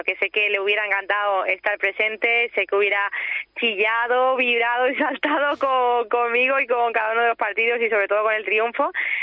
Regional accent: Madrid, Community of Madrid, Spain; el jugar aquí en Madrid, en mi país, con toda mi gente

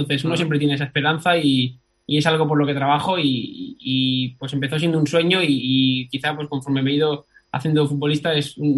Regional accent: Spain; Sí, somos cinco españoles.

